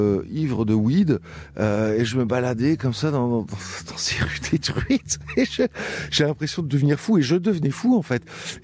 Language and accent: French; France; en tant que Français